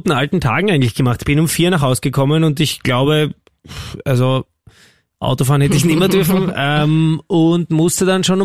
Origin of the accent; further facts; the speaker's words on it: Vienna, Austria; total grindig, würde ich als Wiener sagen